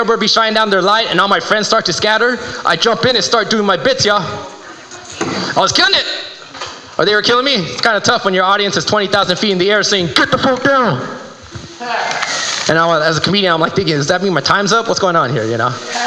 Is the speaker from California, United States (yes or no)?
yes; Los Angeles, California, United States; But if anything, though, I'm originally from South Central LA. But a lot of people don't believe that because I'm alive.